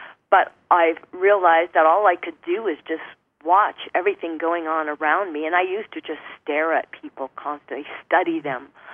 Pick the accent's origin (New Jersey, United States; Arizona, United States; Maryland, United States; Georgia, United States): Arizona, United States; born or raised there